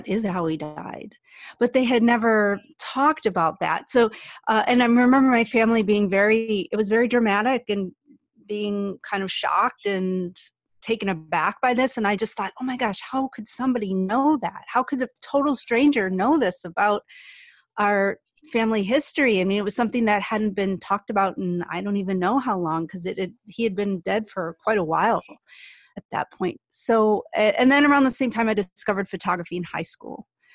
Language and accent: English; Buffalo, New York, United States; I grew up in Buffalo.